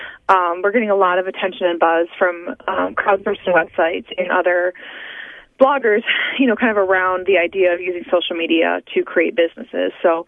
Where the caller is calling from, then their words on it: Dundee, Michigan, United States; I'm near Cabela's. What city is it? Dundee? Am I in Dundee, Michigan, I think?